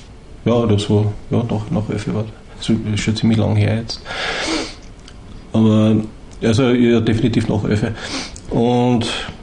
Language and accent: German; Knittelfeld, Styria, Austria; bin aus Knittelfeld, habe damals 2003 noch am Hauptplatz 2 gewohnt und habe da eine Sicht Richtung Tremmelberg gehabt.